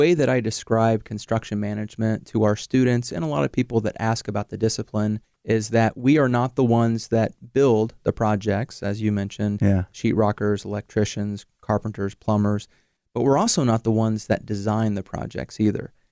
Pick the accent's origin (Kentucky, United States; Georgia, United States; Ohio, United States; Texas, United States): Kentucky, United States; moved away as an adult; now in Fresno, United States; Yes, I grew up in Kentucky and spent almost my entire life there until I graduated from college